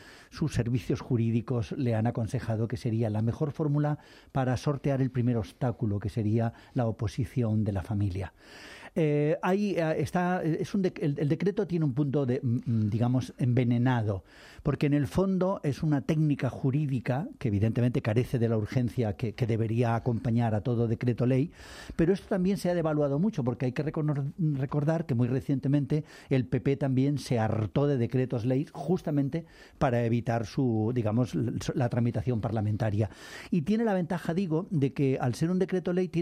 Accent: Spain; a mí como español, que es de la primera generación que no va a la guerra, que no va a ninguna guerra

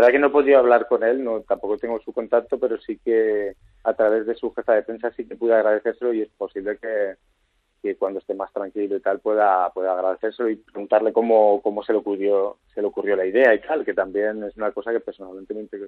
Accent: Barcelona, Catalonia, Spain; yo soy de Barcelona, o sea que tampoco conozco tanto la zona

